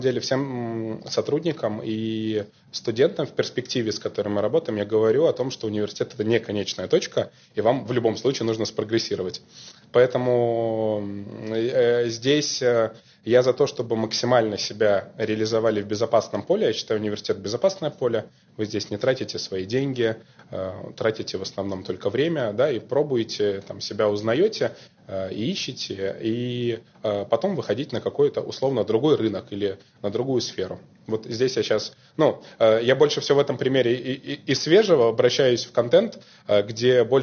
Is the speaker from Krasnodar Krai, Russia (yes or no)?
no; Kaliningrad, Kaliningrad Oblast, Russia; Я коренной калининградец, заканчивал 32-ю гимназию.